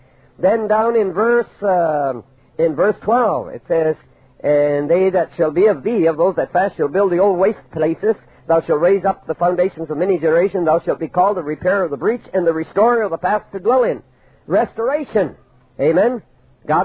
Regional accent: Canada; born there; Well, I'm not an American. As you know, I'm a Canadian. I was born in Canada, although I was raised on the mission field. I still retain my Canadian citizenship.

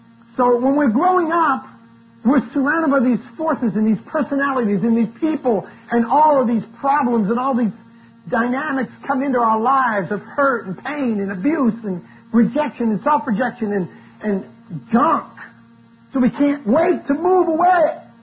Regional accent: New Orleans, Louisiana, United States; I grew up in New Orleans, Louisiana, and thereabouts. Tremendous prejudice where I grew up.

